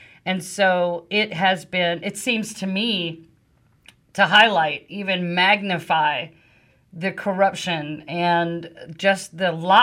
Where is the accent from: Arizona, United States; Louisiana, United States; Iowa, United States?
Louisiana, United States; now in Alabama, United States; Well, and I thought I came from a corrupt state because I'm from Louisiana. I've been here 21 years.